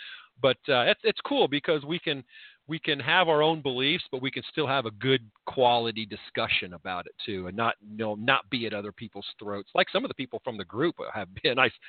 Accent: Indiana, United States; I'm from Indiana.

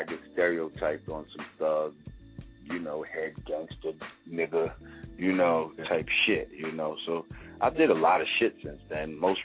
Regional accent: New York, United States; My shit sounds like some New York shit. I'm from New York, so I make New York sounding hip hop.

